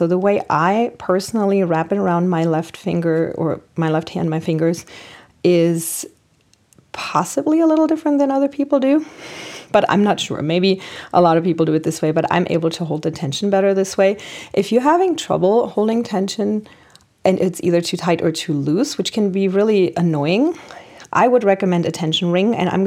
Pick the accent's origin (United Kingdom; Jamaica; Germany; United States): Germany; I grew up in Germany.